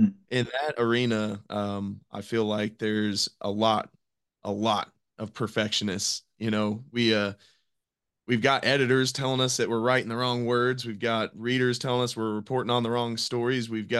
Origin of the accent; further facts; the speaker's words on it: United States; Yeah, so like you said, I'm from the United States.